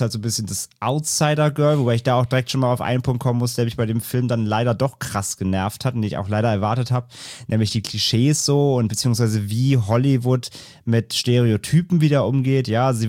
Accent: Ahrweiler, Rhineland-Palatinate, Germany; Also ist ja meine Heimatstadt, ist ja Ahrweiler

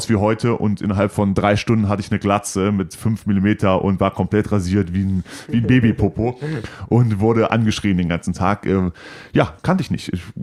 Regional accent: Cologne, North Rhine-Westphalia, Germany; als Kölner nach Bad Reichenhall zu gehen, 700 Kilometer

